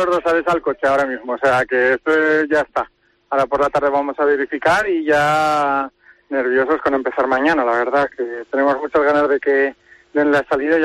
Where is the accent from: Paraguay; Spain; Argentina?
Spain; Aragon; siendo aragonés, es algo que ves desde pequeño